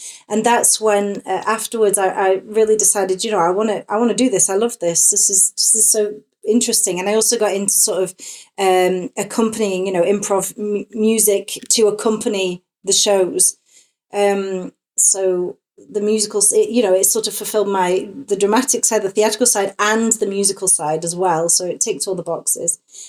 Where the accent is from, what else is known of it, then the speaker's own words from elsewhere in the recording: North West England, United Kingdom; Because, you know, I was brought up in Northwest England. There ain't that much going on.